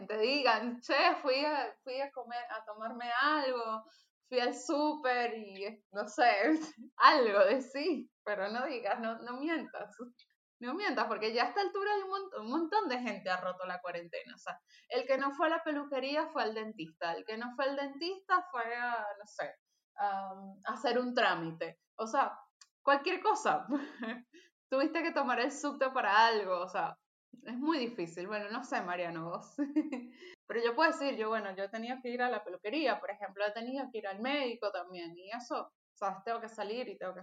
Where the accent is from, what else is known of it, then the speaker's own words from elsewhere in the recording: Venezuela; Yo como venezolana, la verdad, estoy podrida.